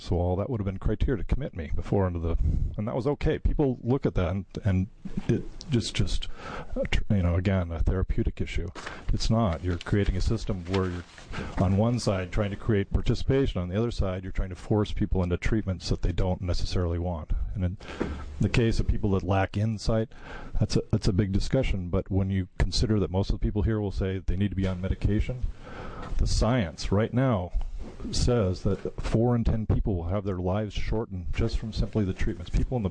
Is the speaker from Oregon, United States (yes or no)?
yes; Eugene, Oregon, United States; I'm from Eugene, Oregon.